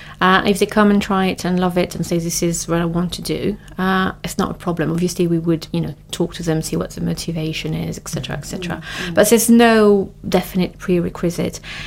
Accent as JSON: {"language": "English", "country": "France", "said": "We come from France. We stop everything in August."}